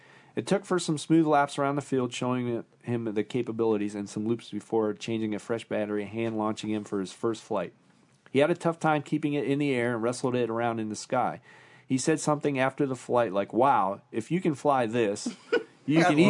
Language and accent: English; Costa Mesa, California, United States; I'm from Costa Mesa, California, and I have a crash story for you.